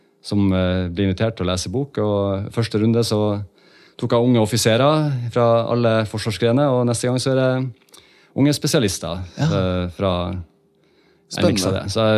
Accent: Northern Norway, Norway; accent: Northern Norwegian dialect; jeg er jo en nordlending, så jeg er jo Jeg snakker jo dialekten min fortsatt

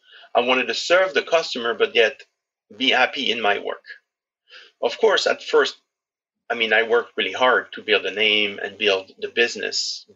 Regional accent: France; I grew up in farms in France.

